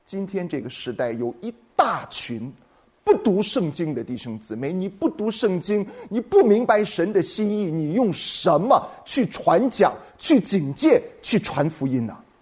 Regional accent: China; 那对于我们中国人来说，先知就是比一般的人预先知道未来的人，

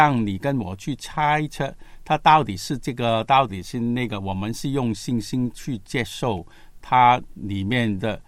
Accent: Guangdong, China; 我们广东人说

